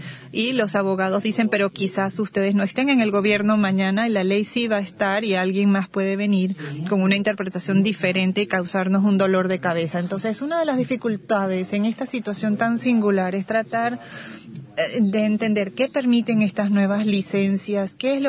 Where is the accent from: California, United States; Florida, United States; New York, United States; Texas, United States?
Florida, United States; Miami; Yo soy de Miami, soy parte de la comunidad exiliada cubana